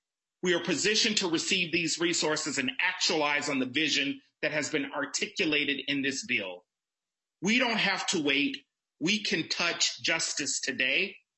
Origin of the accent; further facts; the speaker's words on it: Minnesota, United States; now in Minneapolis, United States; As a person who's lived in both rural Minnesota growing up in the St. Charles and Winona area, and then now living here on the north side of Minneapolis